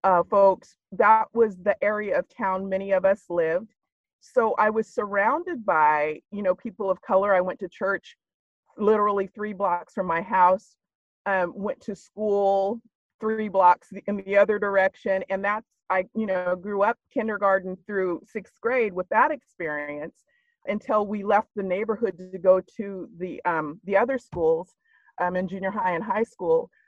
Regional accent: Chico, California, United States; growing up in Chico, we Black people have been traditionally 2% of the population.

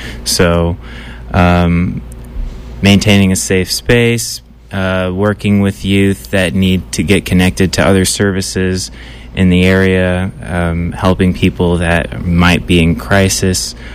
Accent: Illinois, United States; moved away as an adult; now in California, United States; I'm originally from Illinois. I spent most of my time in Illinois, in Southern Illinois. I studied at Southern Illinois University, and I just made a move out to California because I was ready for a change like a couple years ago

